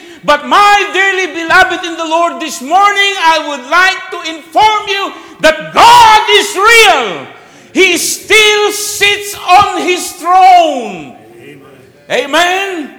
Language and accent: English; Philippines; English is a second language; I don't know what the food that they're going to have, even though it's in Asia, I don't know. We are from the Philippines. Totally different.